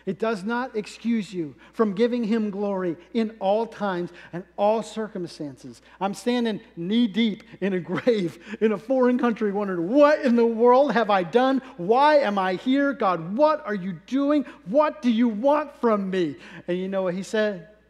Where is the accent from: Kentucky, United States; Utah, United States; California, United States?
Kentucky, United States; Ashland; I grew up in church my whole life. My whole life. I grew up in Ashland, Kentucky, as many of you know.